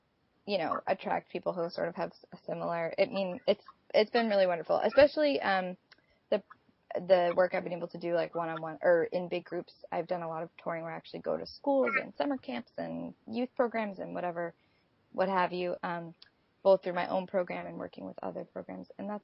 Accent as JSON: {"language": "English", "region": "Massachusetts", "country": "United States", "also_born_or_lived": "Nashville, United States", "said": "I'm a singer-songwriter, and I'm from the Boston area. I'm from the North Shore and kind of plugged into this sort of Americana folk music singer-songwriter scene that is actually alive and well in New England"}